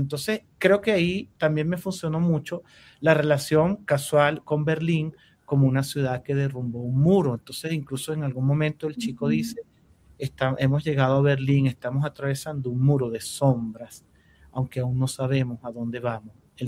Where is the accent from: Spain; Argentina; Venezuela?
Venezuela; now in Bogotá, Colombia; era una preocupación que tenía yo como venezolano también viviendo en Bogotá y viendo a muchos de mis compatriotas por las calles